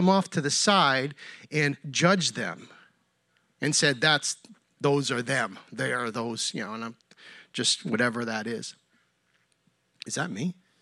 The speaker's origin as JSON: {"language": "English", "region": "New York", "country": "United States", "said": "And sometimes I tell them, no, I'm from the state of New York."}